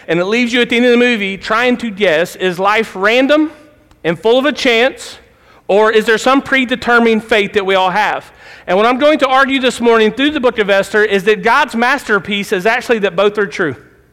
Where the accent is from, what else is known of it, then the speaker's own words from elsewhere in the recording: Appalachia, United States; Now, I'm an Appalachian kid, and our music comes from the hills, right?